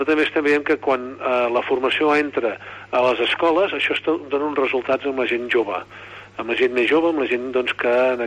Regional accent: Berga, Catalonia, Spain; jo sóc de Berga, i ho he explicat moltes vegades

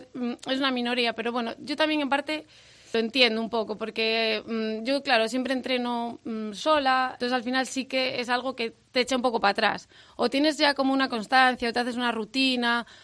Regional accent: Otero de Toral de los Vados, Castile and León, Spain; Pertenezco sí a Toral de los Vados, pero soy de Otero. Otero de Toral de los Vados.

